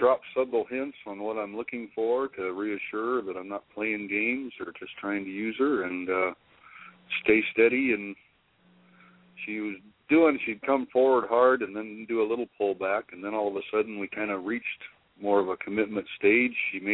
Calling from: Nebraska, United States; Nebraska.

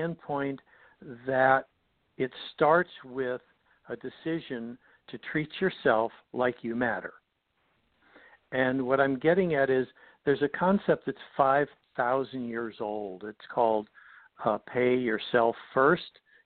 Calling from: Los Angeles, California, United States; A little coastal town in California, not too far from the ocean. It's a lot of people have heard of it, too. I'm surprised. It's called Los Angeles.

